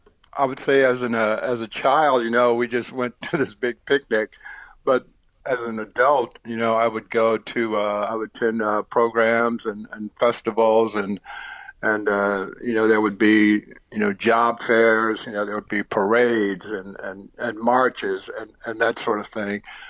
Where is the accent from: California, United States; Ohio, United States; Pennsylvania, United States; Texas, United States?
Texas, United States; Houston; Well, growing up in Southeast Houston, my family would go on this, we called it a picnic, out to this farm actually near Prairie View